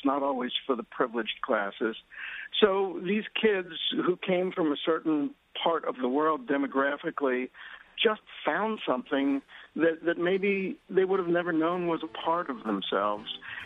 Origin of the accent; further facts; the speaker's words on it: Levittown, Pennsylvania, United States; When I was growing up in Levittown, there was a gigantic steel mill, U.S. Steel's Fairless Works